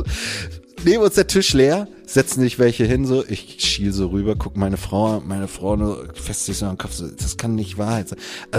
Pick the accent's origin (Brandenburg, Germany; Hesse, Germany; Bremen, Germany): Bremen, Germany; Ich bin ja Bremer und Bremerhaven gehört ja zu Bremen.